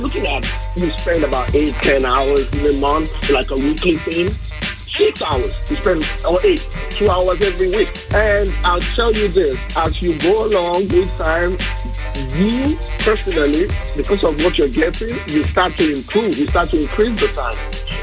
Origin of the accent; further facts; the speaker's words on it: Nigeria; I'm originally from Nigeria.